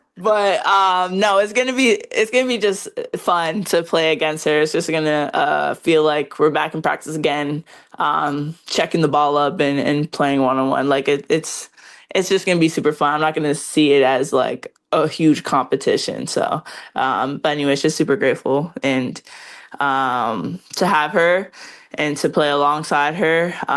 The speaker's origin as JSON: {"language": "English", "town": "Kingston", "region": "Ontario", "country": "Canada", "tie": "born or raised there", "said": "And especially my hometown, Kingston, Ontario, for them to recognize me in that way, it's amazing. Most of my friends from back home don't play basketball."}